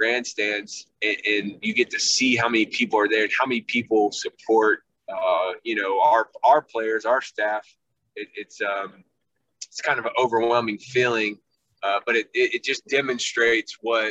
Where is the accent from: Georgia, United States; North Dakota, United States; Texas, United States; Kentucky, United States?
Kentucky, United States; Lexington; And so even though I grew up in Lexington, I'm growing up a Louisville fan because those are my brothers.